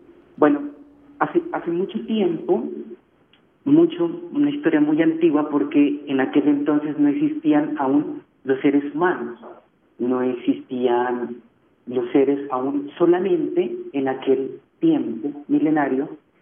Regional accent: Nariño, Colombia; es una historia del sur de Nariño, de mi pueblo, de Los Pastos.

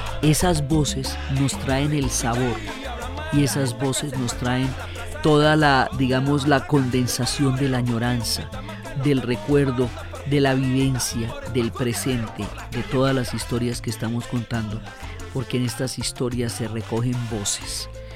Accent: Colombia; todo lo mejor que nosotros hacemos como colombianos

